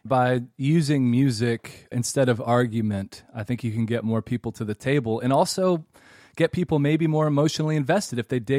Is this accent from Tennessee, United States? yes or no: yes; Tennessee, United States; So like for me growing up in Tennessee, that torn-intuitedness was really